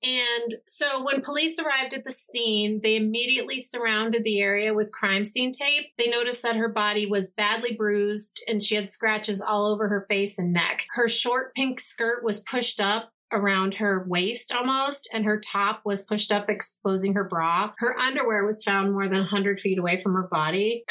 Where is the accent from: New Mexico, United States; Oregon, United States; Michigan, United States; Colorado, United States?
Colorado, United States; Anyway, we're from Colorado, so, I mean, we have those here, but it's not, I feel like it's not super coveted by us like it is, like, New York people, like, city people, super city people.